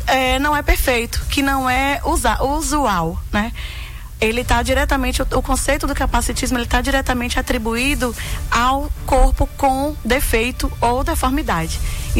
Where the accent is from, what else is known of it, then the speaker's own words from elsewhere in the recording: Divisa Alegre, Minas Gerais, Brazil; E eu que vim de Divisa Alegre, né, em 2008, então eu posso incluir o norte de Minas Gerais também aí nessa jogada